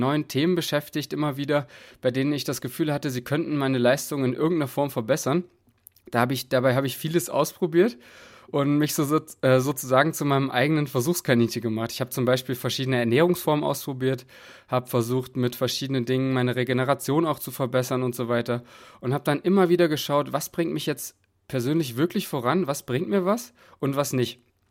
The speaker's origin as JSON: {"language": "German", "town": "Bernburg", "region": "Saxony-Anhalt", "country": "Germany", "tie": "born or raised there", "said": "In meiner Heimatstadt Bernburg hatte ich zudem nicht wirklich viele Freunde."}